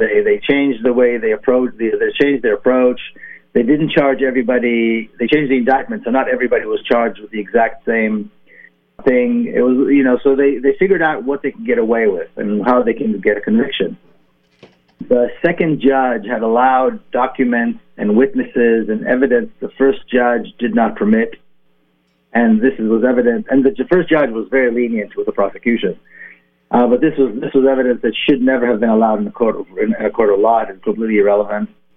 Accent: Jerusalem, Jerusalem District, Israel; Well, you know, I grew up in Jerusalem

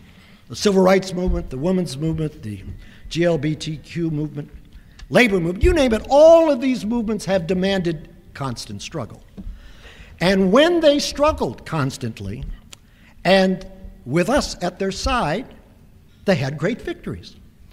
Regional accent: United States; Here I am from America

